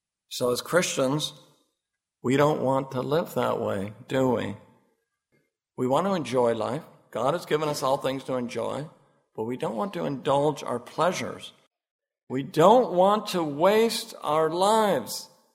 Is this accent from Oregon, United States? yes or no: yes; Oregon, United States; I'm from Oregon, and when we go to Oregon, we go out on the beach there, and beaches in Oregon are very different from beaches down here.